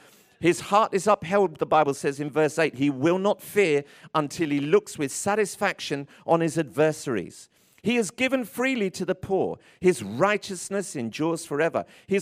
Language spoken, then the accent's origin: English; Tottenham, London, United Kingdom; When I was growing up in Tottenham, everything was, oh, I'm vexed, I'm vexed.